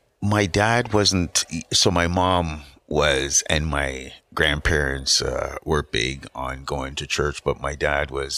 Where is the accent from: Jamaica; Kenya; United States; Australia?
Jamaica; born there; I was born in Jamaica.